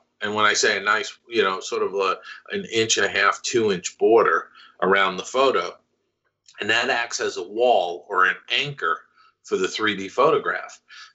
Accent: New York, United States; now in Los Angeles, United States; I'm originally from New York. So I had never been to Disneyland until about 1980, 81.

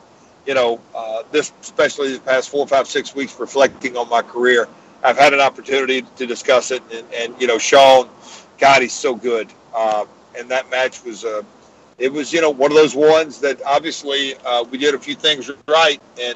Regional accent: Nashville, Tennessee, United States; It was in my hometown of Nashville.

